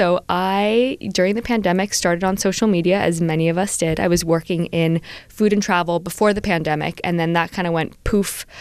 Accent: Los Angeles, California, United States; moved away as an adult; also born or lived in Prague / London; You know, I sound like this. I'm American. I grew up in Los Angeles, but my family's French. My mom is also Greek-American. So I've traveled a lot growing up.

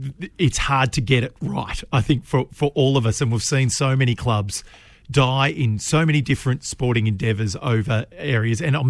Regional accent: Broadford, Victoria, Australia; So I grew up in Broadford, sort of semi-regional Victoria now.

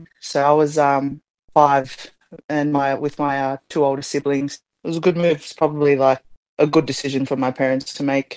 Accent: Australia; also born or lived in New Zealand; I'm definitely an Aussie.

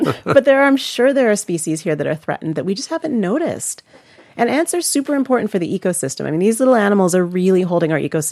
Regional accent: Canada; Like, I'm from Canada originally, and you don't get ants in the winter

